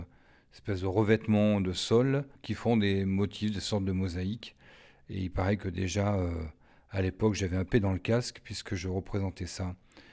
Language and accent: French; Chamalières, Auvergne-Rhône-Alpes, France; born there; oui, je suis né à Chamalières, mais bon, ça aurait pu être Clermont, hein, peu importe. Mais donc, bien auvergnat.